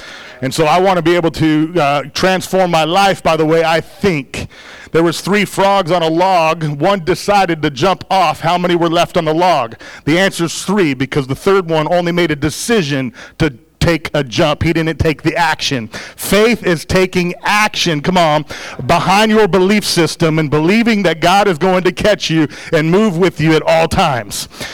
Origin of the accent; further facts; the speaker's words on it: Arizona, United States; And for those that don't know us, we are from Arizona. Don't hold it against us.